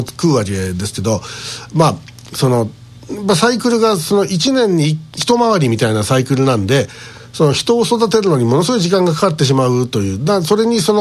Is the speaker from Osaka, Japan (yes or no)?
yes; Osaka, Japan; こちら地元大阪では